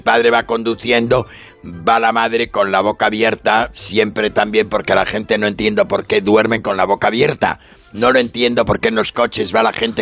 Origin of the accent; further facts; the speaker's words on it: Spain; porque como español de a pie, que no entiende nada, voy a contarlo.